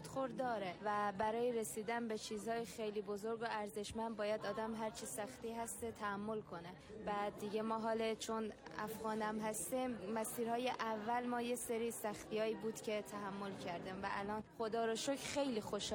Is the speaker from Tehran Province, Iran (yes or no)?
no; Mashhad, Razavi Khorasan, Iran; 20 ساله از مشهد و اصالتاً هراتی هستم.